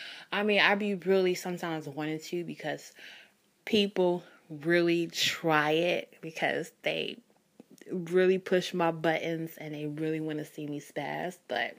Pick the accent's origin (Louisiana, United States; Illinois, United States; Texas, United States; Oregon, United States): Illinois, United States; Chicago; And he's from Chicago. I'm from Chicago.